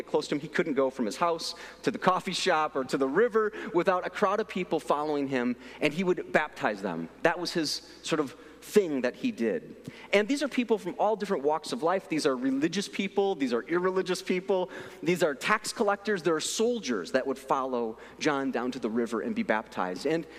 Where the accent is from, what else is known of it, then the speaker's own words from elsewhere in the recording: Midwest, United States; And so, you know, I'm from the Midwest, right?